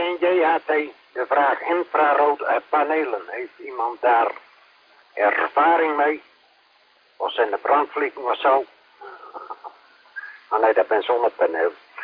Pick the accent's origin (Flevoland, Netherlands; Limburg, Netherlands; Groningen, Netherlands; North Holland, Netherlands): Groningen, Netherlands; Ja, ik ben ook Groninger, dus ik versta alles, hè.